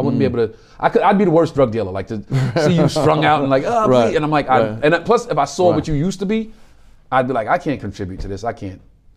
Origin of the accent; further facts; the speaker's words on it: Brooklyn, New York, United States; born there; I was born in Brooklyn. My parents are from South Carolina.